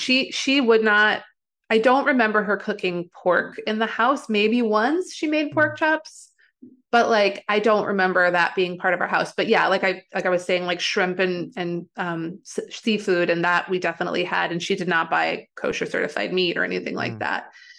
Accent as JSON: {"language": "English", "region": "Midwest", "country": "United States", "accent": "Midwestern", "said": "I have mostly lost my Midwestern accent along the way, but it comes out in certain words."}